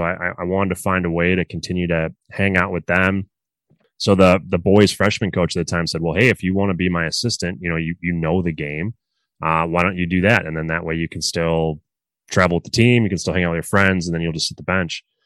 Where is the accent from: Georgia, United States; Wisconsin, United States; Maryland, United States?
Wisconsin, United States; Milwaukee; I am in Milwaukee, Wisconsin. I'm in Packer country.